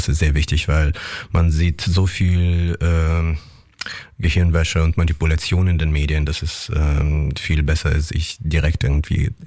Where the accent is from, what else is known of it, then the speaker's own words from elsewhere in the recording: Kharkiv, Kharkiv Oblast, Ukraine; ich habe noch Familie in Charkow, meiner Heimatstadt in der Ostukraine